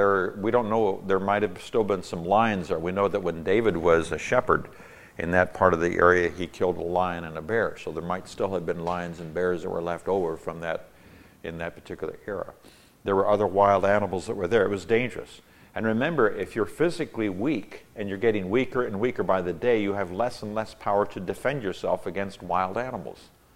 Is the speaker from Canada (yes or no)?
no; Nigeria; I grew up in Nigeria, West Africa